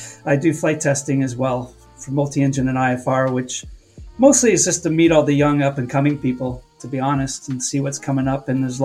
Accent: London, Ontario, Canada; I grew up in London, Ontario

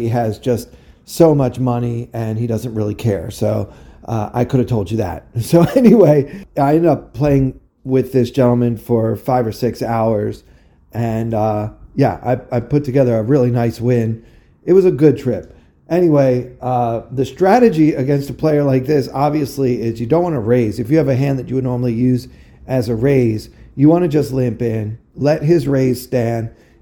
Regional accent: Maryland, United States; now in New York City, United States; back in New York City after a brief but fun visit to my home state of Maryland, where I was visiting family for Easter.

